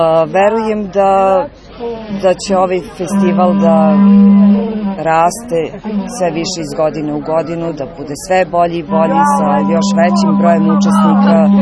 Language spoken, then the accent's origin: Serbian; Svilajnac, Pomoravlje District, Serbia; ja sam iz Svilajnca.